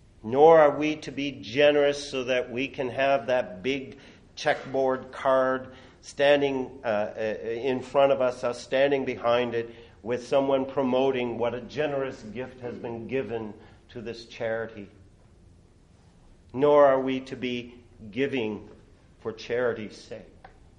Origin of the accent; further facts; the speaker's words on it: the Maritimes, Canada; I come from the Maritimes, and I'll brag the Maritimes a little bit here in Canada.